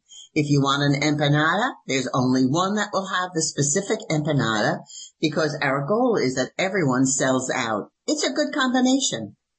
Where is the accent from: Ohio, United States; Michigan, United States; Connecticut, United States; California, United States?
Connecticut, United States; New Haven; I grew up in New Haven, Connecticut, and have been a Big Blue fan all my life.